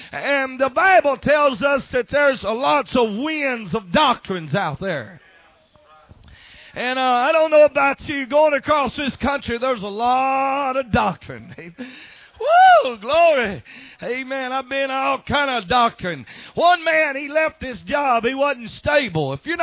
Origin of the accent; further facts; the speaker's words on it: Pascagoula, Mississippi, United States; So I tell folks I was from Pascagoula, Mississippi, which is a city, and I pastored in the country, and I tell folks I'm a country city slicker.